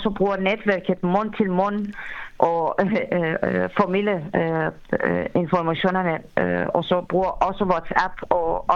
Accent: Iran; now in Odense, Denmark; og jeg er dansk iraner. Og kom til Danmark sidst i 80'erne som politiske flygtninge.

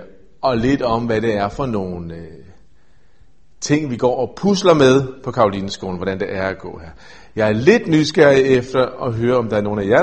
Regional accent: Jutland, Denmark; der hvor jeg kommer fra, i min tradition fra Jylland, der plejer man at begynde med en sang.

